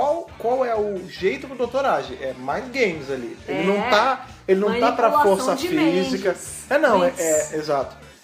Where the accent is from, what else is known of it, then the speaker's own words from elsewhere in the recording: Rio de Janeiro, Brazil; depois eu que sou carioca, sou de estado violento. Eu não tenho apedrejamento na minha terra, não.